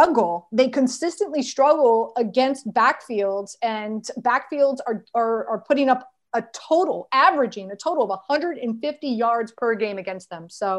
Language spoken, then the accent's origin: English; Miami, Florida, United States; coming from a Miami girl, right? Born and raised in Miami, Florida.